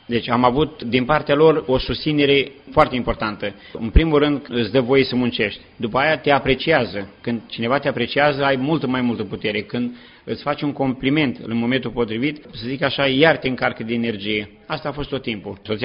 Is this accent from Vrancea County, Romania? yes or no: yes; Măicănești, Vrancea County, Romania; moved away; ea este din Odobești, eu sunt din Măicănești, județul Vrancea.